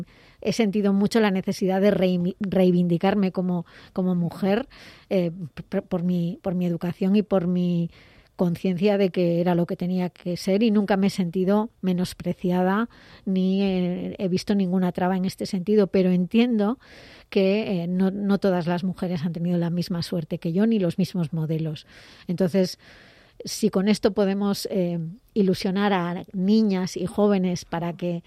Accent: Puebla de Trives, Galicia, Spain; born there; Yo soy gallega de nacimiento, nací en, como he dicho, en Puebla de Trives, en una villa de la provincia de Orense en la que he estado recientemente en el fin de semana, y tengo ese sentimiento de gallego, aunque mi educación es cántabra

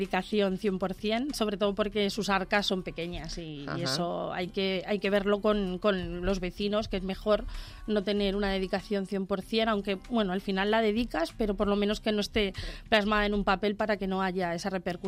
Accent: Mejorada del Campo, Community of Madrid, Spain; nací en Madrid y luego desde muy pequeña he vivido casi todo el tiempo en Mejorada, San Fernando de Henares, toda la zona del corredor del Henares.

